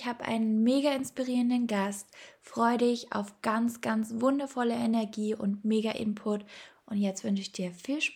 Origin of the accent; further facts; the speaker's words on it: Ebersbach an der Vils, Bavaria, Germany; aus meiner Heimatstadt Ebersbach an der Vils.